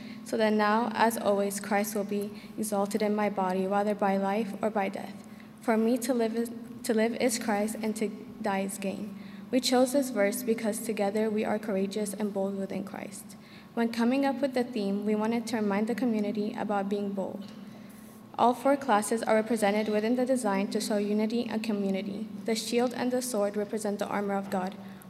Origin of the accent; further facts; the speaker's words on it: Cairo, Cairo Governorate, Egypt; now in Louisville, United States; I'm the publicist. I'm a part of the Ignited class, and I'm originally from Cairo, Egypt, but I live in Louisville.